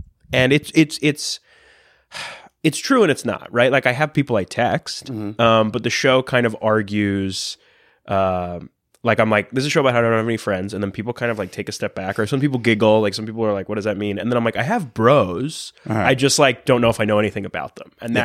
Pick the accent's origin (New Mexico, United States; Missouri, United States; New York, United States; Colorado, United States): New York, United States; I'm lucky in a certain sense in that I grew up on Long Island.